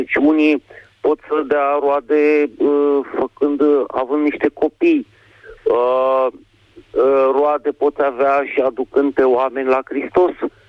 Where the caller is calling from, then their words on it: Bucharest, Romania; din București